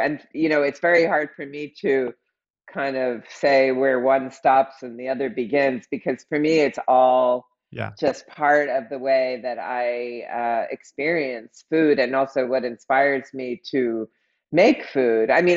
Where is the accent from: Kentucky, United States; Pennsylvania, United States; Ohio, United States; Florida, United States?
Pennsylvania, United States; Outside of Philadelphia.